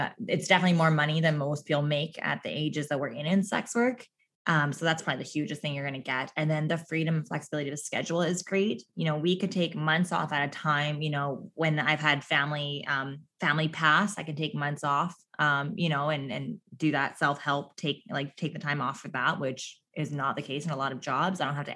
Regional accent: Newfoundland and Labrador, Canada; accent: Newfoundland; There's my newfie accent really coming in.

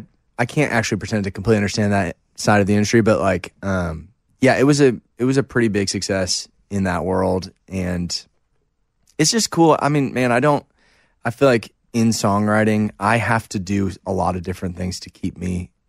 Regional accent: St. Louis, Missouri, United States; I don't know the country lingo that well growing up in St. Louis.

